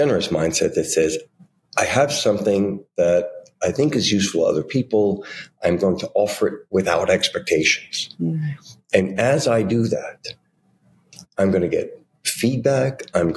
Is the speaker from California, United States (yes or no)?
no; New York City, New York, United States; And I grew up in New York City.